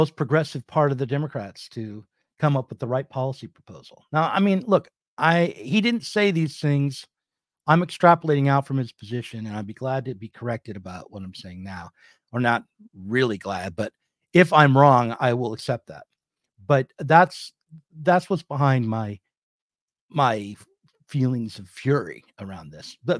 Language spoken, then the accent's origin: English; United States; If there's one thing that I truly like about being an American, it's that.